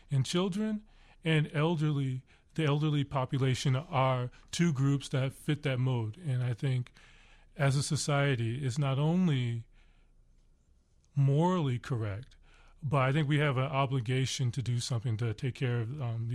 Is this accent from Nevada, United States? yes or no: no; Chicago, Illinois, United States; I am a Chicagoan, a Southsider.